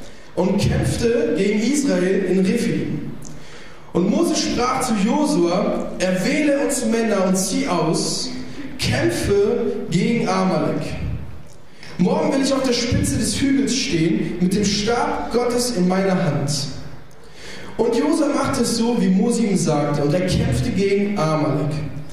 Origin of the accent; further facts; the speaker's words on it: Italy; Ich bin auch Italiener